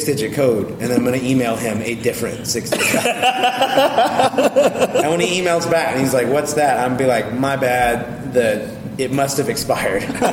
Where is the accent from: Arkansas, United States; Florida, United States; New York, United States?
Arkansas, United States; We're from Arkansas, Oscar. I don't know if you picked up on that one.